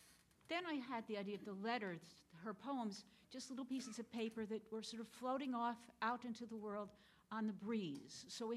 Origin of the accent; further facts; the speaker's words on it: Vermont, United States; I'm from Vermont. I live in a tiny town called Braintree, Vermont, with 800 people and many, many cows. And I live on a dairy farm